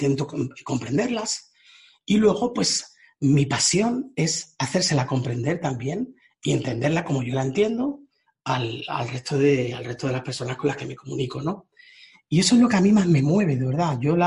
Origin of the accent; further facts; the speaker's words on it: Huelva, Andalusia, Spain; also born or lived in Seville; aunque me crié en Huelva, yo realmente nací en Sevilla, pero me crié en Huelva.